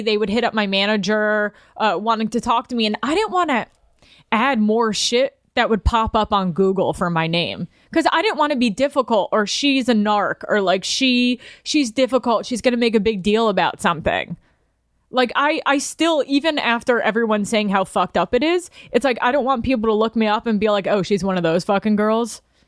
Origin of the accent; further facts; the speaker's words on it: New York, United States; yes, I am from New York. You know, I am street smart in a lot of ways